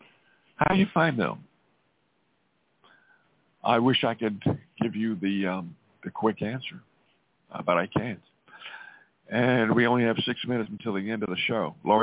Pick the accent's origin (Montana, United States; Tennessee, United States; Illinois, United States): Montana, United States